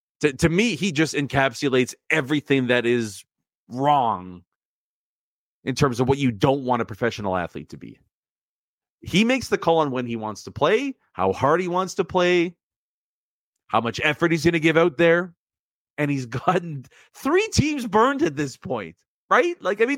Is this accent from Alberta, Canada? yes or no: no; Winnipeg, Manitoba, Canada; born and raised in Winnipeg